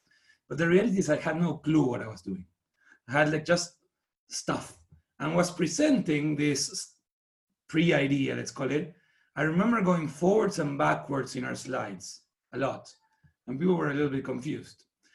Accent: Argentina; English is a second language; moved away as an adult; now in California, United States; So the accent is not local from California. I'm from Argentina originally. I moved in 7 years ago.

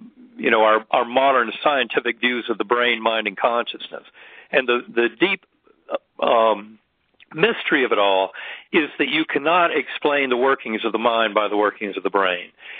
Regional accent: Winston-Salem, North Carolina, United States; I grew up in Winston-Salem, and I love North Carolina. I still have family there.

